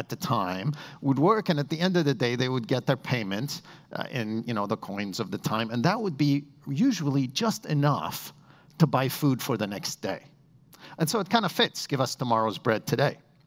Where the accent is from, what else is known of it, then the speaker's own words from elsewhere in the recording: Beirut, Beirut Governorate, Lebanon; Speaking of bread, I grew up in Beirut in Lebanon, and we eat lots of bread in the Middle East.